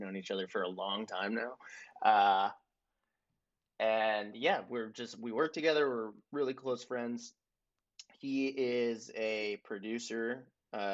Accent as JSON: {"language": "English", "region": "New York", "country": "United States", "tie": "born or raised there", "said": "I grew up in New York in Dutchess County, but all of my family on my dad's side is from the city."}